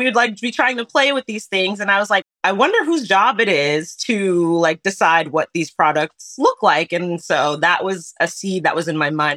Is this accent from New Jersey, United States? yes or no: yes; New Jersey, United States; now in Brooklyn, United States; But yes, I'm from New Jersey. So I grew up, my dad worked in the city my whole life.